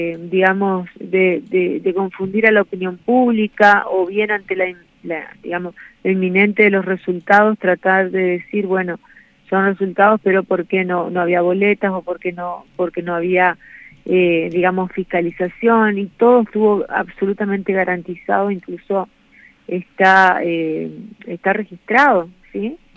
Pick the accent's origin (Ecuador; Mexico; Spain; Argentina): Argentina; Laguna Blanca, Formosa; Entonces ese voto radical de mi pueblo, en su gran mayoría, eligió a nivel local, me eligió a mí como candidata a intendente.